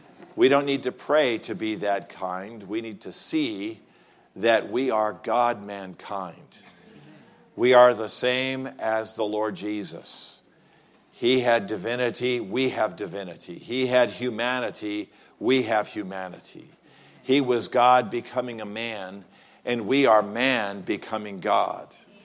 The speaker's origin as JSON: {"language": "English", "country": "United States", "said": "You know, I'm an American, and we don't have kings and queens."}